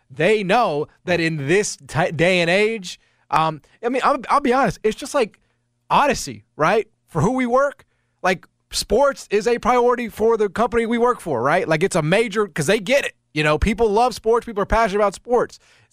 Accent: Memphis, Tennessee, United States; when I was a teenager, I was growing up in Memphis, and you know what happened?

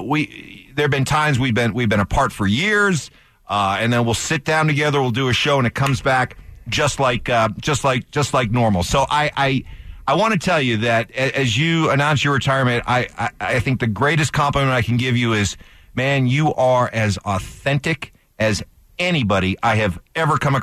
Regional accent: Dallas, Texas, United States; now in Denver, United States; so I came here in 1998, we started working together, and I come here from Dallas, and I'm like, I'm going to take Denver by storm.

